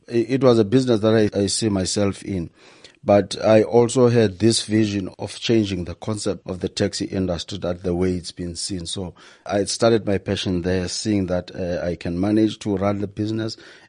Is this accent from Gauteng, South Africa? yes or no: no; Kirkwood, Eastern Cape, South Africa; Ek het groei geraak op Kirkwood in 'n lokasie wat se sê Moses Mabhida. Ek het by my ouma en opa groei geraak